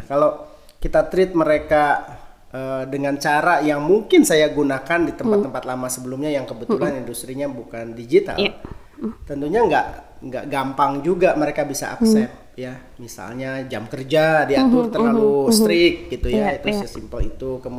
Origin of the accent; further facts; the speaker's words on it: West Java, Indonesia; Ya, mungkin kalau saya kebetulan orang Sunda, ngomongin F suka susah ya